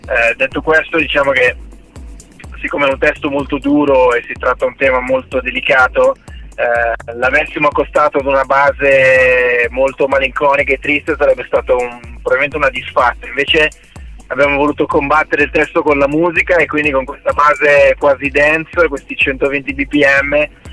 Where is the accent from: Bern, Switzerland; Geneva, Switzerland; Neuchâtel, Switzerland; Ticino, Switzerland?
Ticino, Switzerland; Lugano; Siamo di Lugano, Svizzera